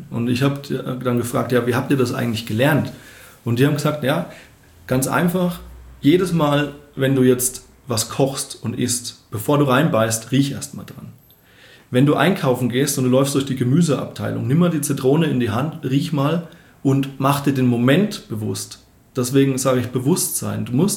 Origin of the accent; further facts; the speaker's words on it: Bavaria, Germany; now in Munich, Germany; Also ich komme eben aus dem Dorf, da, aus der fränkischen Weingegend, und meine Eltern hatten da oder haben glücklicherweise auch einen Garten